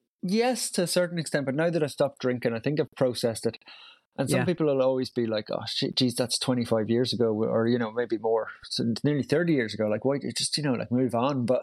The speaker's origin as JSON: {"language": "English", "town": "Brussels", "region": "Brussels-Capital Region", "country": "Belgium", "tie": "born or raised there", "also_born_or_lived": "Tyrone, Northern Ireland", "said": "I grew up in Brussels, but was born in the north in Tyrone. And yeah, I've kept the, I mean, all my friends were Irish growing up abroad. But yeah, the accent is still there, but it gets stronger, I think, as the closer I get to home."}